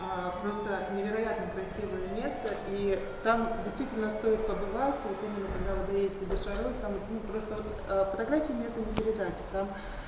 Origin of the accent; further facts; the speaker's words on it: Ural, Russia; я вообще с Урала, я знаю отлично, что это за камни.